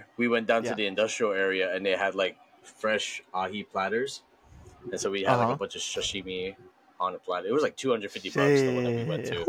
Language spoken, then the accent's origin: English; Hawaii, United States; I guess it's because we're from Hawaii and we grew up with poke that we just know good.